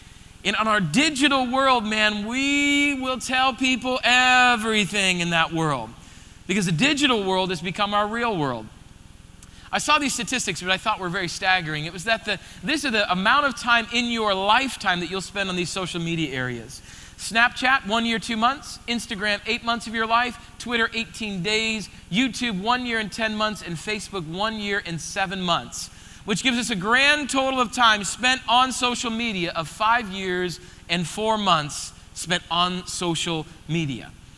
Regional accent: Rapid City, South Dakota, United States; I grew up in Rapid City, South Dakota. And when I was being born there, when I was born there and raised there, it was about 45,000 people was in Rapid City

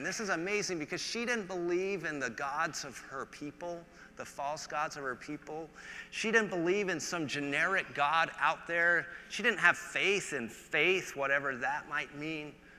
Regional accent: England, United Kingdom; I'm English, okay? Go England, by the way.

